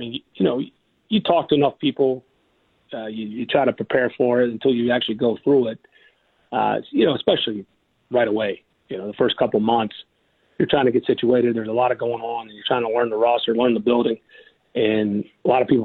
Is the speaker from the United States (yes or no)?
yes; Tennessee, United States; now in Atlanta, United States; We loved being in Nashville, and I'm from Tennessee.